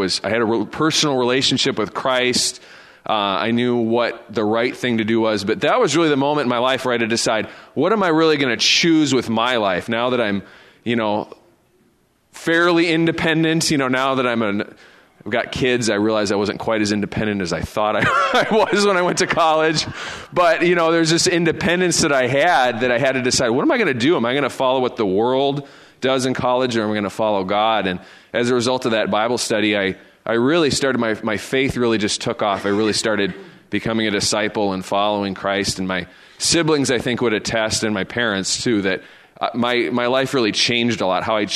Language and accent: English; Madison, Wisconsin, United States; I grew up in the Madison, Wisconsin area.